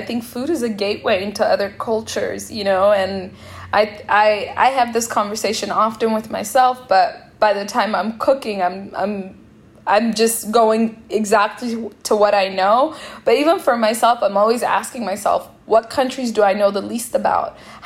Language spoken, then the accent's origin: English; Seattle, Washington, United States; And by home, I mean like growing up in Seattle and eating a lot with Ethiopians and Eritreans.